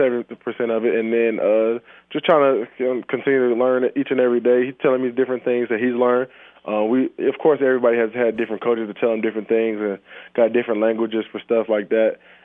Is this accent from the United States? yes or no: yes; the South, United States; I'm from the South, so I got to go Chick-fil-A.